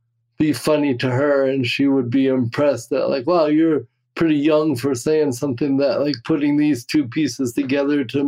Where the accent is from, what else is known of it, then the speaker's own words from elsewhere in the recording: Cameroon; born there; Well, so I was born in Cameroon, West Africa.